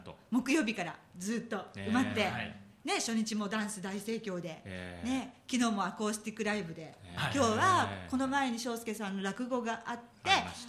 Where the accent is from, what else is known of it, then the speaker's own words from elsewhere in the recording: Nagoya, Aichi, Japan; ユニットを主催しております。名古屋出身です。